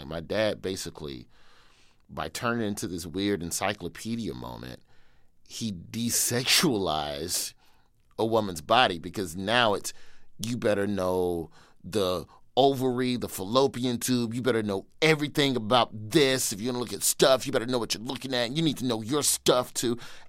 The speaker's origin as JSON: {"language": "English", "town": "Birmingham", "region": "Alabama", "country": "United States", "tie": "born or raised there", "moved": "as an adult", "said": "So I grew up in Birmingham, Alabama, on the west side. The neighborhood is called West End. Zip code 35211, one of the worst zip codes in the city in terms of crime statistics at the time."}